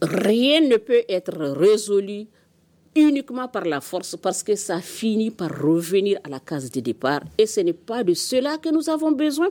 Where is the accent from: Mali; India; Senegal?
Mali; Mopti; also born or lived in Tombouctou; originairement je suis de Hombori, de père et de mère, donc je suis de là-bas, grandi un peu dans la région de Mopti et Tombouctou